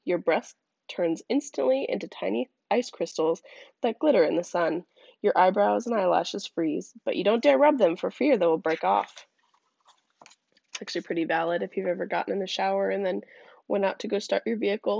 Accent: Alaska, United States; and we are actually from Alaska. I don't know if I've ever mentioned that before. And we are from the interior of Alaska, and right now it's actually pretty chilly.

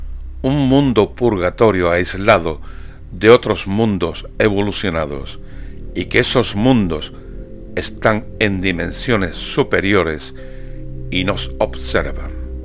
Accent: Andalusia, Spain; Soy español, andaluz, y he mamado desde pequeño el culto a la Virgen.

